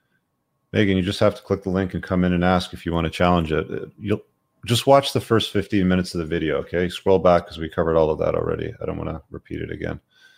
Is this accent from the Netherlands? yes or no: no; Guam; Jude, we got more than one person watching from Guam tonight. I'm also from Guam.